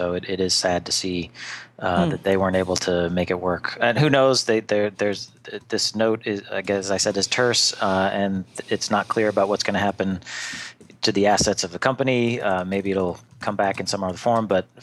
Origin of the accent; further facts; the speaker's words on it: United States; Well, I am American.